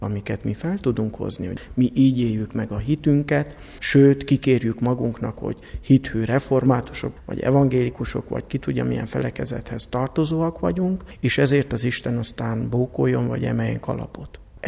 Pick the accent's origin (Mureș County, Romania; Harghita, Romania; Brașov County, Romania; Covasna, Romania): Brașov County, Romania; Apața; Brassó megyéből, Apácáról.